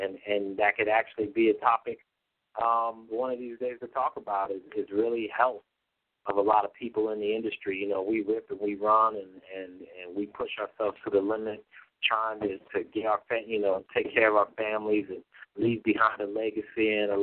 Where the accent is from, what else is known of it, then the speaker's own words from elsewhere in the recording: Denver, Colorado, United States; You know, I'm originally from Denver, Colorado. You know, I grew up in the burbs. I ain't afraid to say it.